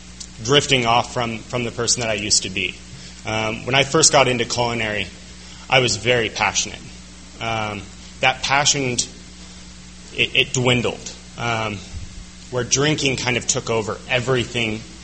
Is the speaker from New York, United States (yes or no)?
no; Colorado, United States; I'm from Colorado.